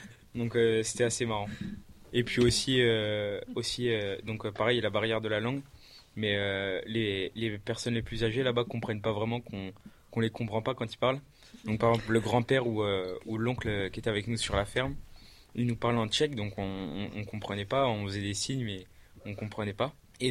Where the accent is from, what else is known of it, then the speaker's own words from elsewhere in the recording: France; enfin, en tant que Français, on s'attend à avoir du salé, quelque chose de consistant le soir.